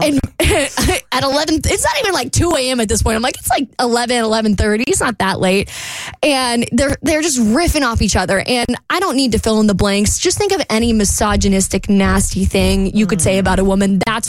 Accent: Jacksonville, Florida, United States; me and my friend went to a dive bar in Jacksonville. It's my hometown

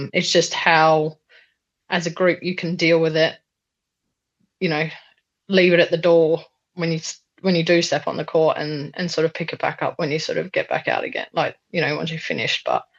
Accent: Australia; obviously being Aussie, first Commonwealth Games, first game up, Australia.

